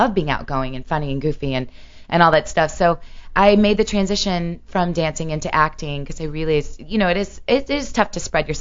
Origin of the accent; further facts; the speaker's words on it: Missouri, United States; moved away; Yeah, the show me state. Go ahead, Sam, make a joke. I got it pretty bad when I first moved here. I needed to get rid of those license plates immediately.